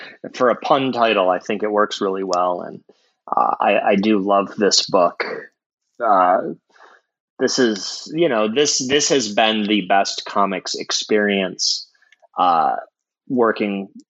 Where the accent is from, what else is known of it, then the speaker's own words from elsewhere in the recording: Midwest, United States; now in Seattle, United States; it's my tie to the Midwest, which is where I'm from originally.